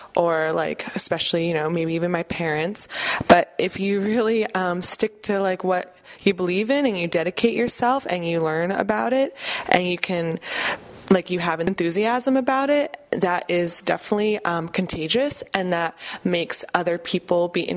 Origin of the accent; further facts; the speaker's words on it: Colorado, United States; born there; I was born in Colorado, actually